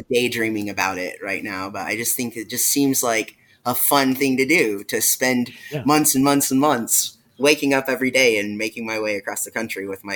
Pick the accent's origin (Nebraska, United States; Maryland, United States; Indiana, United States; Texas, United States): Indiana, United States; Terre Haute; because I'm from Terre Haute. It's not where I live now.